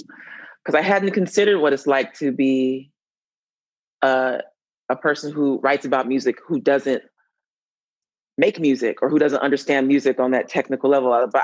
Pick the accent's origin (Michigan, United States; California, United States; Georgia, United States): Georgia, United States; Atlanta; And the reason why this matters because I'm from Atlanta. And so I was like Atlanta's girl. I was a independent artist in Atlanta.